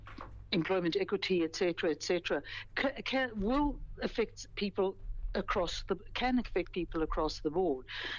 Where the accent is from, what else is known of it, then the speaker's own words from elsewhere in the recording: South Africa; living in South Africa, first of all, one is a South African, whatever color, religion, creed.